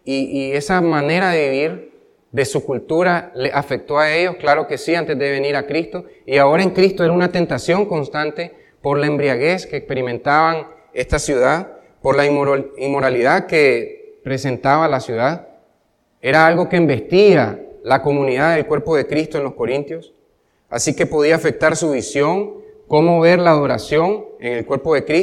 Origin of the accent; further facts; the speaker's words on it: Nicaragua; ¿Acaso no somos también, como cultura nicaragüense, una cultura terca?